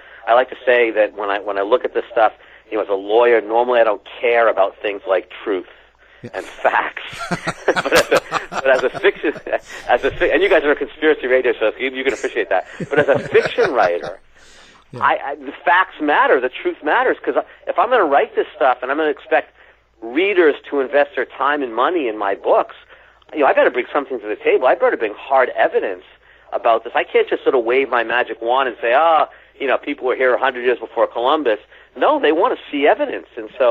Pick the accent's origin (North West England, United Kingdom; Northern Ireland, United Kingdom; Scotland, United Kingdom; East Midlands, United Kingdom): Scotland, United Kingdom; So we have all this interesting history here in my hometown relating back to the Sinclairs and the Knights Templar and their possible treasure.